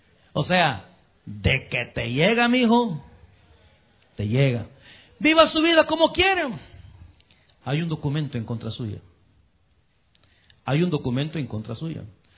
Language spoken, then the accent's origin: Spanish; Honduras; En mi país, dos expresidentes, uno murió en la cárcel, el otro ahorita están ventilando su nombre para juicio, expresidente de Honduras